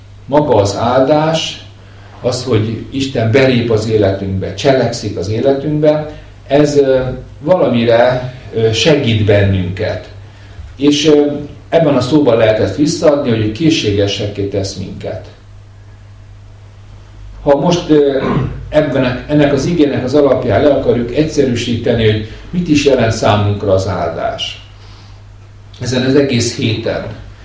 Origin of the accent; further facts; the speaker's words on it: Seregélyes, Fejér, Hungary; én falun nőttem fel, ahogy mondtam itt a közelből jövő seregélyesen, és én nagyon szerettem ezt a fajta életet, ami ott volt.